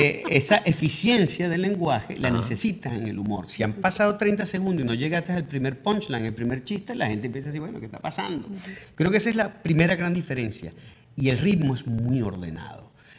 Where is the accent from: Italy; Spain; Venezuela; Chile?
Venezuela; moved away; soy un venezolano que está llegando acá, soy un latino, cuáles son mis impresiones, cómo me empiezo a entender con la ciudad.